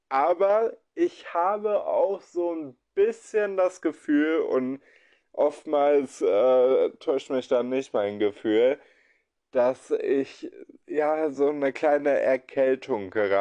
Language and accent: German; Essen, North Rhine-Westphalia, Germany; ich komme aus dem Regenwald Essen in Deutschland.